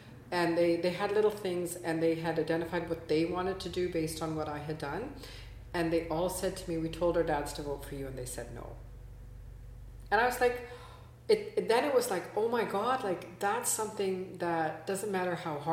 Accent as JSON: {"language": "English", "country": "Canada", "said": "I define myself as Canadian. I've always lived like that."}